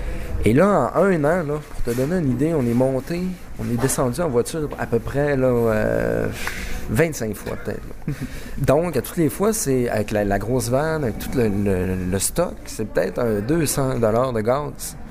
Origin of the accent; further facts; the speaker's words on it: Quebec, Canada; accent: Saguenay; Aussi une région où il y a un fort accent. Peut-être qu'en France, on s'en rend pas compte, mais présentement, je parle avec un fort accent saguenéen.